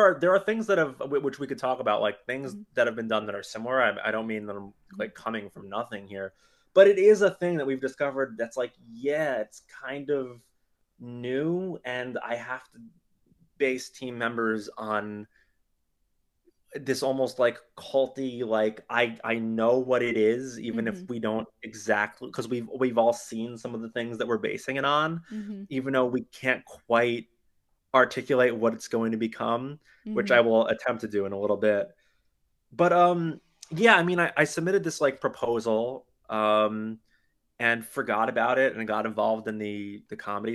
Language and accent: English; Dobbs Ferry, New York, United States; also born or lived in Philadelphia; I grew up in a town called Dobbs Ferry, which is like somewhere between Yonkers and Sleepy Hollow